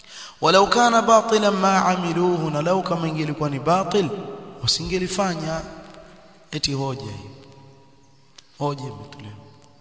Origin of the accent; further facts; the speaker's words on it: Nyali, Mombasa County, Kenya; huko huko sehemu za kule kwetu Nyali